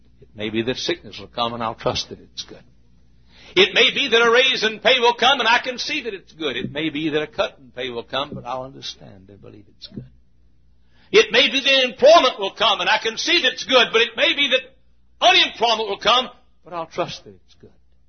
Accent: Italy, Texas, United States; I'm from Italy, and I call it my tombstone. There came a flood in Italy when I was a young boy.

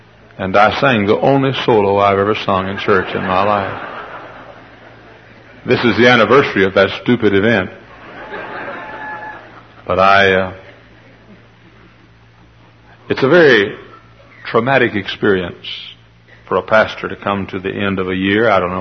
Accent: Texas, United States; When I was a kid, growing up in Texas, we had a lady in our church

